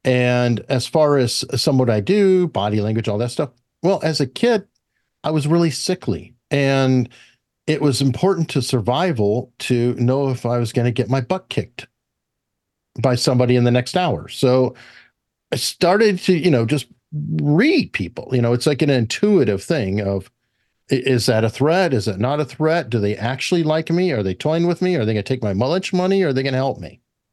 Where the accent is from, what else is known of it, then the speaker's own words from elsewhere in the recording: Tucson, Arizona, United States; I just said I grew up in Arizona. I lived on a ranch and we raised goats and I would milk goats twice a day, but I also went to the richest school in Tucson, Arizona